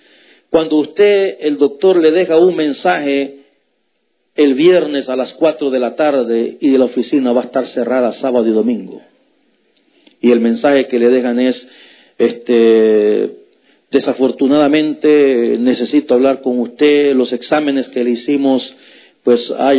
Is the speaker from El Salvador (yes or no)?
yes; El Salvador; allá en mi país, en El Salvador